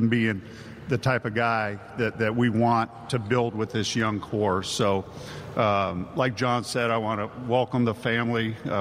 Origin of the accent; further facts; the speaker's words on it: California, United States; I grew up in the Bay Area, and we were kidding about it earlier.